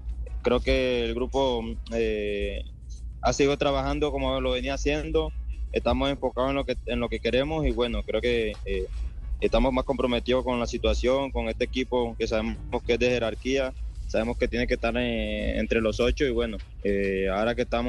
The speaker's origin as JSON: {"language": "Spanish", "town": "Barranquilla", "region": "Atlántico", "country": "Colombia", "said": "No, yo soy de Barranquilla."}